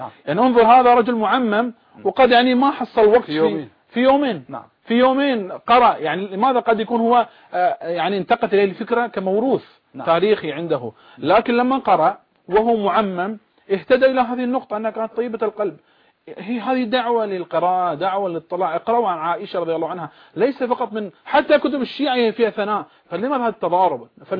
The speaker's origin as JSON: {"language": "Arabic", "country": "Bahrain", "said": "لانه الان عندنا في البحرين فعلا كما يقال المعركه الانتخابيه"}